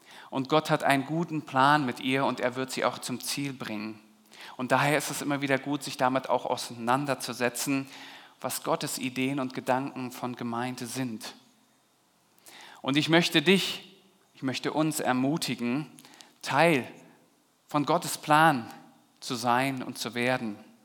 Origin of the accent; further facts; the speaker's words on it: Berlin, Germany; Wir waren in meiner Heimat in Berlin, haben meine Familie besucht.